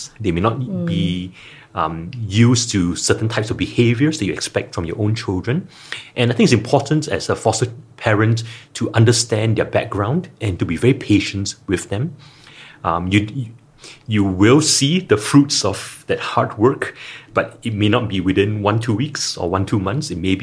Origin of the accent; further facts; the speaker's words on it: Singapore; I think as Singaporean parents, it's very easy to think, oh, why are they like that?